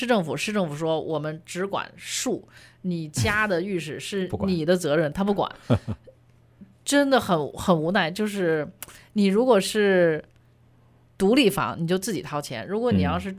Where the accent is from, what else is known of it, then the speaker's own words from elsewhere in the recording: Beijing, China; 我是北京来的